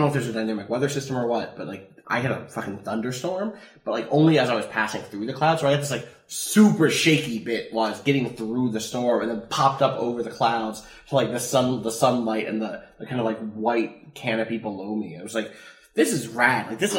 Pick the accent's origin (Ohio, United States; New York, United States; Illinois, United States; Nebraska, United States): Illinois, United States; Chicago; Now I'm from Chicago.